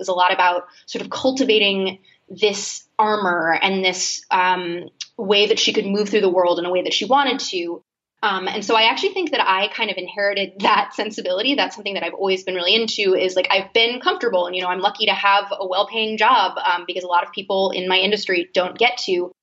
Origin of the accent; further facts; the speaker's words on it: Boston, Massachusetts, United States; So I'm from Boston originally, a few minutes outside actually.